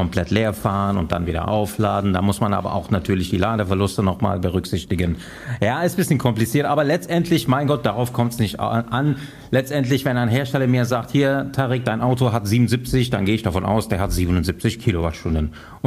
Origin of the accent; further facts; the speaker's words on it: Cologne, North Rhine-Westphalia, Germany; ich bin in Köln groß geworden. Ich bin 48 Jahre alt.